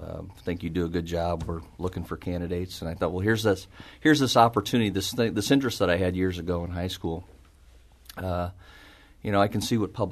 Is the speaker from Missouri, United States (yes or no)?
yes; St. Charles, Missouri, United States; I was born and raised in St. Charles, and my wife and I met at Rockhurst University up in Kansas City.